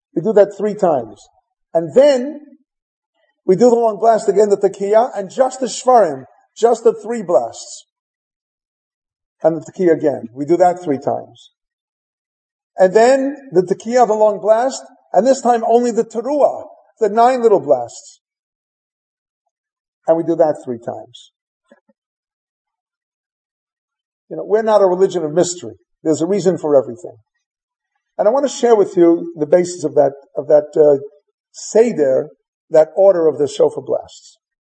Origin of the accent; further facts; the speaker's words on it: Crown Heights, New York, United States; now in San Francisco, United States; and the other teenagers from Flatbush would come, and from Borough Park, and from Bensonhurst, and we came from Crown Heights, and so on, all converged for Tashlich.